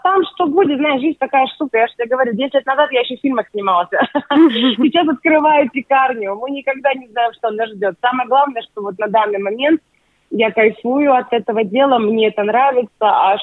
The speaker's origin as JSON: {"language": "Russian", "region": "Kamchatka Krai", "country": "Russia", "tie": "born or raised there", "also_born_or_lived": "Novosibirsk", "moved": "as an adult", "said": "Да, я родилась на Камчатке, мои родители военные. Мы переехали спустя 13 лет в Новосибирск, потому что оттуда родом вся наша родня."}